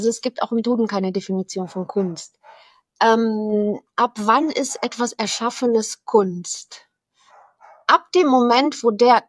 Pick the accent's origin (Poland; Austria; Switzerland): Poland; now in Cologne, Germany; Zu Hause ist für mich Borkum geworden. Zu Hause ist meine Heimat Polen. Zu Hause ist Brandenburg. Zu Hause ist Bad Tölz. Zu Hause ist mein Zuhause hier in Köln.